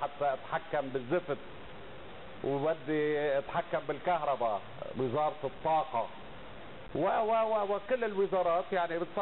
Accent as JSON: {"language": "Arabic", "country": "Lebanon", "said": "الحق علينا نحن كلبنانيين"}